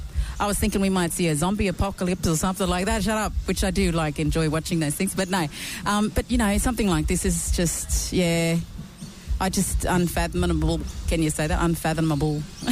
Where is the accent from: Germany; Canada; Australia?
Australia; Queensland; I'm proper Queenslander.